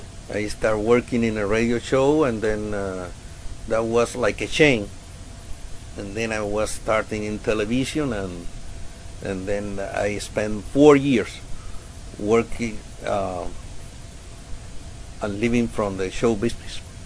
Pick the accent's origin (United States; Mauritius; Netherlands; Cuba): Cuba; Cienfuegos; You mean where I grew up? You mean my hometown? Cienfuegos, Cuba.